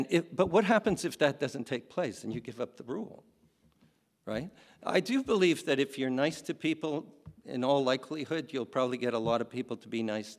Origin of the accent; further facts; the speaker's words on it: Montreal, Quebec, Canada; I'm from Montreal.